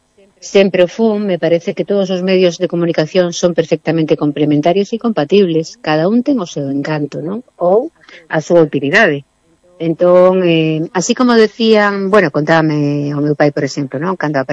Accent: Cuba; Eu criei-me en Cuba

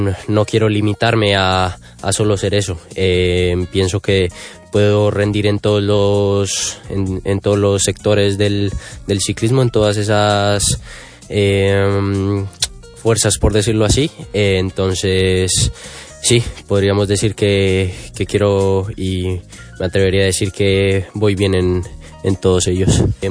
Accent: Colombia; Soy colombiano de cuna, criado en las montañas

